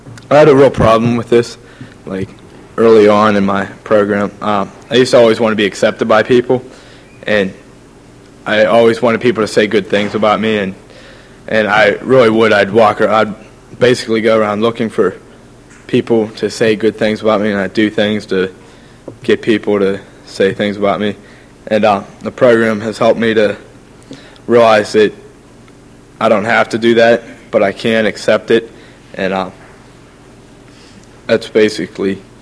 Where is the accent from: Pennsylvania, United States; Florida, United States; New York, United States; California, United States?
Pennsylvania, United States; Pittsburgh; from Pittsburgh.